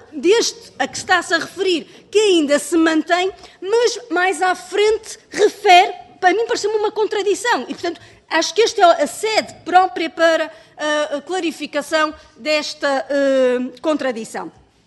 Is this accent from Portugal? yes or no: yes; Braga, Portugal; eu sou do Distrito de Braga, eleita pelo Distrito de Braga